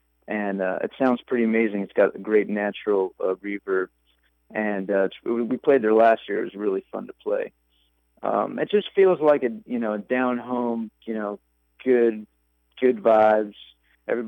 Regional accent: Texas, United States; now in New York, United States; I've lived here for 15 years now, but I grew up in Texas.

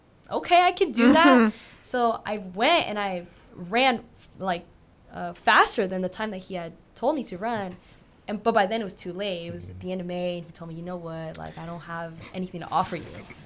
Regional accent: Dinuba, California, United States; I'm from Dinuba, and I know what my parents do.

